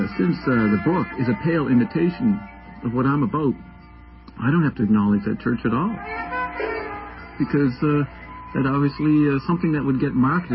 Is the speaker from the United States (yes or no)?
no; Nova Scotia, Canada; now in Toronto, Canada; Now, I've admitted that I came from Nova Scotia in this reincarnation, all right?